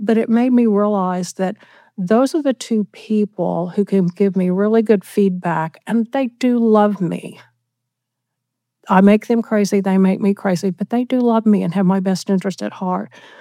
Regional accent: Oklahoma, United States; I'm from Oklahoma. You can tell from my accent.

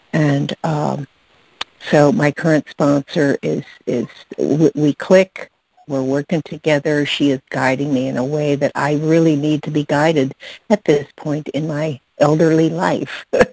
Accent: Arizona, United States; from Arizona, compulsive eater.

